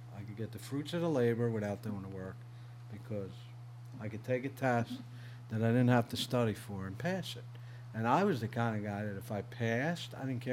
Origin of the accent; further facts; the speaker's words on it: Philadelphia, Pennsylvania, United States; I moved to a town called Williamsport, which was 180 miles. I'm from Philly, so it's...